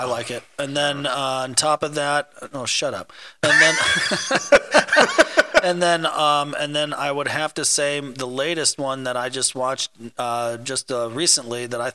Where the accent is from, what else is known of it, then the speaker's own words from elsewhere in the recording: South Bend, Indiana, United States; born and raised in South Bend, you know, naturally I'm a Fighting Irish fan.